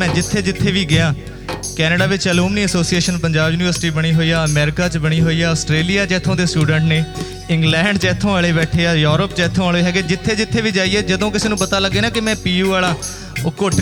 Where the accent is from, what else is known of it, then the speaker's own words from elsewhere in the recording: Hoshiarpur, Punjab, India; ਕਿਉਂਕਿ 47 ਤੋਂ ਪਹਿਲਾਂ ਲਾਹੌਰ ਵਿੱਚ ਪੰਜਾਬ ਯੂਨੀਵਰਸਿਟੀ ਸੀ, ਫਿਰ ਤਬਦੀਲ ਹੋ ਕੇ ਸਾਡੇ ਸ਼ਹਿਰ ਹੁਸ਼ਿਆਰਪੁਰ ਆਈ